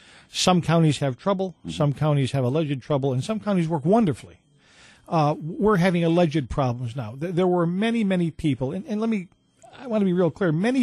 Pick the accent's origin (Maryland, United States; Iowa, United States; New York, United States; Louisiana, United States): New York, United States; Albany; born there; because I wasn't born in Utica, I was born in Albany, and I spent a good part of my life outside of Utica